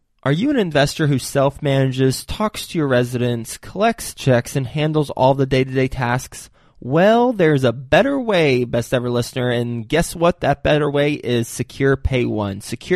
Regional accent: Texas, United States; now in Cincinnati, United States; No, I'm from Texas originally.

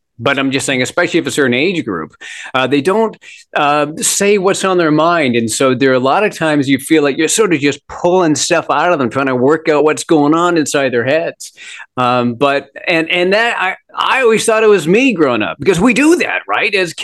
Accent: Minnesota, United States; also born or lived in Canada; Like I grew up, for the most part, born in Canada, but I grew up in Minnesota, and so we always had a bit of a rivalry with like Iowa or Wisconsin.

